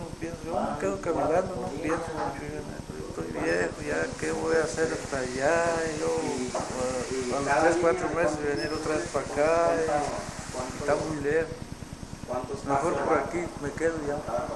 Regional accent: Zamora, Michoacán, Mexico; Solamente en mi tierra.

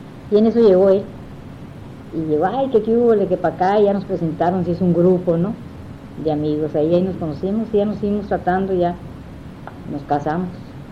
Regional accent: Ensenada, Baja California, Mexico; now in Tijuana, Mexico; Todas venimos de Ensenada, de origen de Ensenada, todas.

